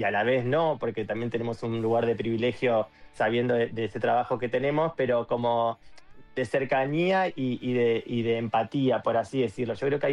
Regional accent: Rosario, Santa Fe, Argentina; yo soy de Rosario

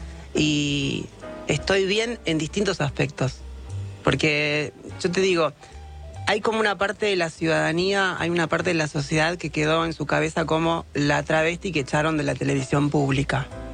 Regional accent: Buenos Aires Province, Argentina; Soy bonaerense.

